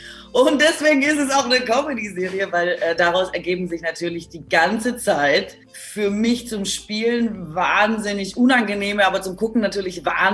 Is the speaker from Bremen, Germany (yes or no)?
no; Baden-Württemberg, Germany; ich komme ja aus Baden-Württemberg